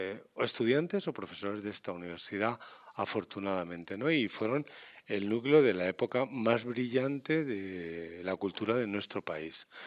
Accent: Madrid, Community of Madrid, Spain; yo soy madrileño y llegué a Alcalá como profesor ya hace algunas décadas.

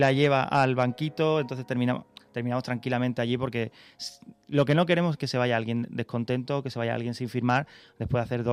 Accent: Carmona, Andalusia, Spain; Sí, sí, yo soy de Carmona, y siempre digo que soy de Carmona, pero evidentemente soy sevillano. He ido muchas veces a Sevilla a ver a mis abuelos sí que vivían en Sevilla, mis padres son sevillanos.

